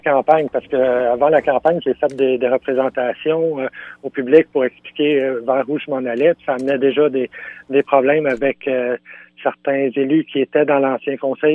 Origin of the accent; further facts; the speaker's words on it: Montreal, Quebec, Canada; moi je viens de Montréal, ça fait 5 ans que je suis dans la région, puis je suis à Saint-Paul.